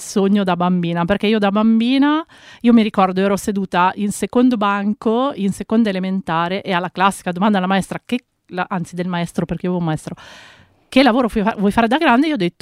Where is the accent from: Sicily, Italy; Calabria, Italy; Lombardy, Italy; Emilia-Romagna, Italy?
Lombardy, Italy; Busto Arsizio; perché sono di Busto Arsizio.